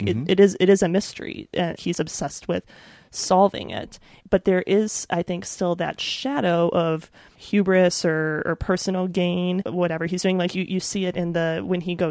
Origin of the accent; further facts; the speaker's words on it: Midwest, United States; But, I'm from the Midwest. I know what crops look like, Fawcett.